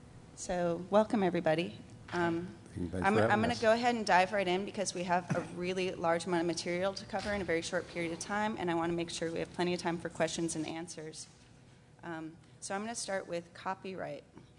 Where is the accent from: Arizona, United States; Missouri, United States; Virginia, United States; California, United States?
California, United States; San Francisco; I'm from San Francisco, where I'm the marketing services manager for IOTA